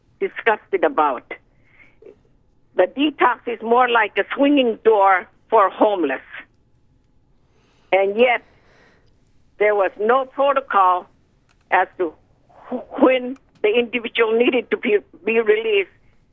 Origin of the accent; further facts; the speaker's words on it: Barrow, Alaska, United States; And here I'm from a village. I'm from Barrow.